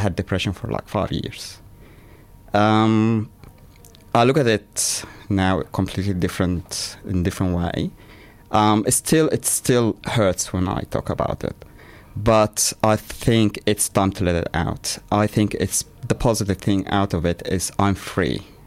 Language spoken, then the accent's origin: English; Egypt; I, as you know, I come from the Egyptian background, and being gay there, as you know, also, it's illegal.